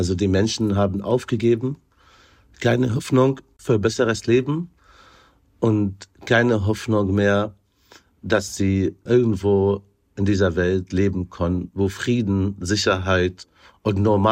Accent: Syria; now in Germany; Da bin ich geboren und aufgewachsen. Da habe ich meine Kindheit verbracht in Syrien

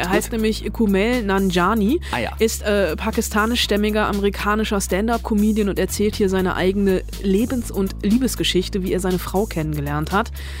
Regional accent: Rhineland, Germany; Ich bin Rheinländerin, ne?

